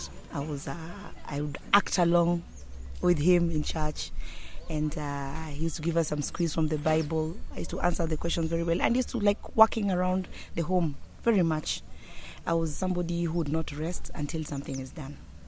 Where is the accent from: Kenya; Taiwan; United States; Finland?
Kenya; Nairobi; born there; Okay, I was born in Nairobi, and I was born in a family of 15, and most of us grew around music